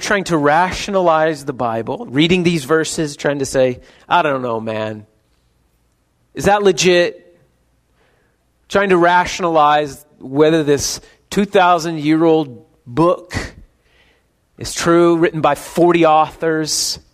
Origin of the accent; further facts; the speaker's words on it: United States; I mean, I'm American. I don't like people telling me what to do. It's not in my blood.